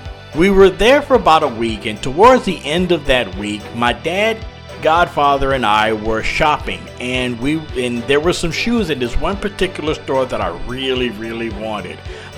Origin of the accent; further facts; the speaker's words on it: Louisiana, United States; I'm from South Louisiana, and the furthest we would normally go would be the semi-annual trips to Port Arthur, Texas, or Houston, and sometime the random trip to New Orleans.